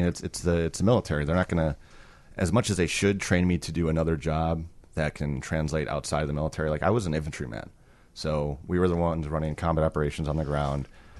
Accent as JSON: {"language": "English", "town": "Sheboygan", "region": "Wisconsin", "country": "United States", "tie": "born or raised there", "said": "I went back to my hometown of Sheboygan, Wisconsin, where I did not have a tribe, I didn't have a network, I didn't have a community."}